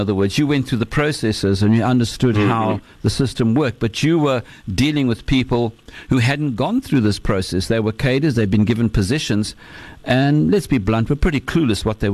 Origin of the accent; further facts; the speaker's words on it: South Africa; do you think that as a South African, we bring a lot to the party in understanding the nature of conflict, that just being South African does give us a little bit of empathy